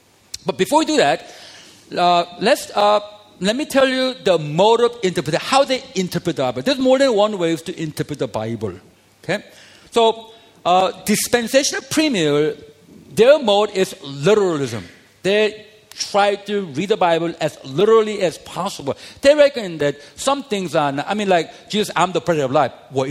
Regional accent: South Korea; English is a second language; I'm from Korea

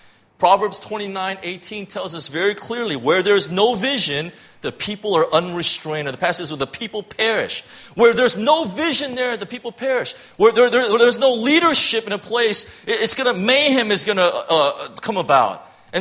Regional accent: Irvine, California, United States; I'm a suburban guy, right? I grew up in Irvine, California. You can't get any more suburbs than that, right?

